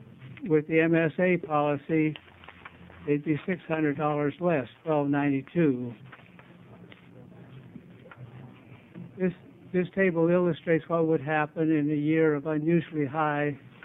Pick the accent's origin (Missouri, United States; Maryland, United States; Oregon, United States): Oregon, United States; Oregon City; from Oregon City.